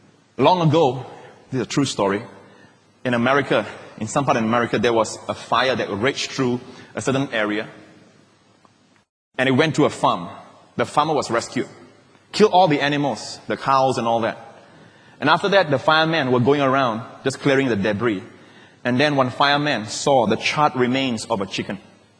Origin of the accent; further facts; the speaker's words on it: Malaysia; also born or lived in Singapore; Although I was born in Singapore, my father worked 8 years in Malaysia, and we stayed in a place that is almost akin like a village, a kampong.